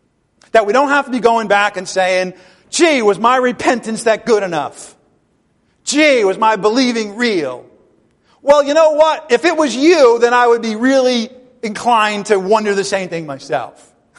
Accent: Ireland; I'm Irish, okay? So I kind of like the quarrelsome deal, but I can't.

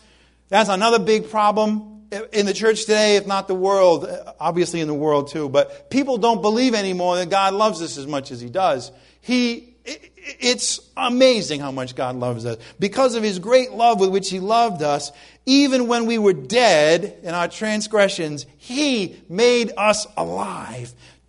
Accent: Ireland; Okay, I'm Irish and I have a temper.

